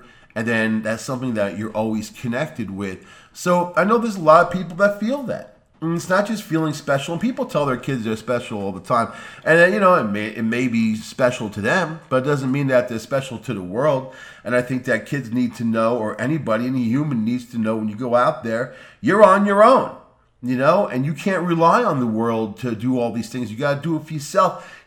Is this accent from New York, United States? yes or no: yes; Long Island, New York, United States; And I'm from the city. I'm from Long Island, and I spent a lot of time in New York City.